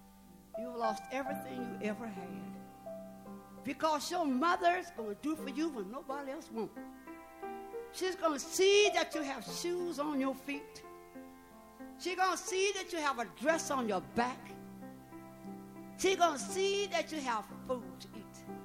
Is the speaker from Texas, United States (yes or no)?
no; West Virginia, United States; I'm a coal miner's daughter. I'm a real coal miner's daughter. I was born and raised in West Virginia where nothing but coal mines.